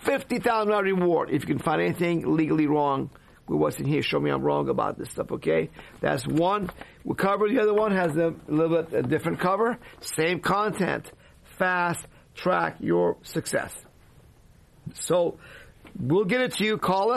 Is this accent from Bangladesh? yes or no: no; Iran; I never imagined I'd be doing that when I was growing up in Iran, you know, back in 1960s and 70s.